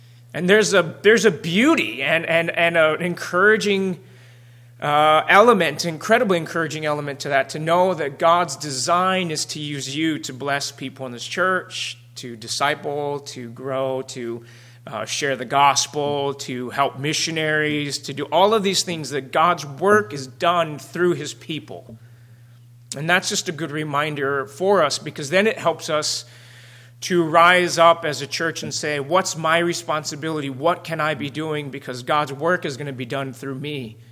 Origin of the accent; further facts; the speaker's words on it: Arizona, United States; through the church that I grew up in Arizona.